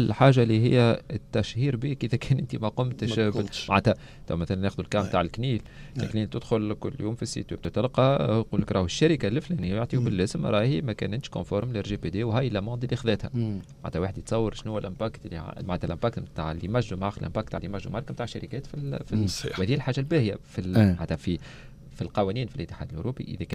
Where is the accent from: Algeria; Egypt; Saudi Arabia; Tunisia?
Tunisia; القانون اللي عندنا في تونس القانون اللي عندنا في تونس مثلا الجديد